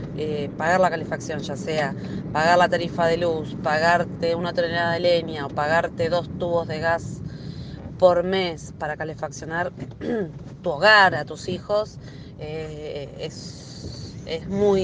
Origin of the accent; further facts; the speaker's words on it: Parque Sicardi, Buenos Aires, Argentina; los cortes en Parque Sicardi, que es de donde soy yo, se hacen cada vez más seguido.